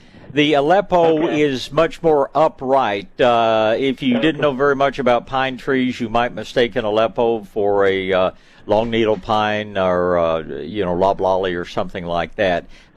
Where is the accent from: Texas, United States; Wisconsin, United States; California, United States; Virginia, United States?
Texas, United States; Dallas; used to see a lot of them growing up in the Dallas area when I was going to school up in that part of the world.